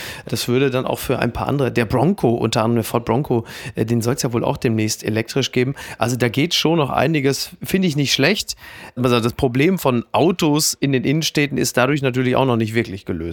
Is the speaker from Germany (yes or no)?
yes; Castrop-Rauxel, North Rhine-Westphalia, Germany; Oder ich kann ja auch darauf hoffen, dass das Stadtfest in meiner Heimatstadt Castrop-Rauxel